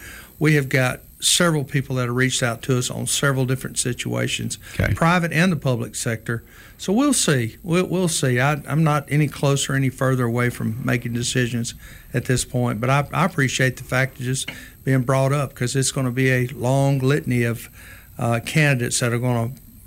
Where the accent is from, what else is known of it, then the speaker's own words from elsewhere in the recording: Alabama, United States; I'm from South Alabama.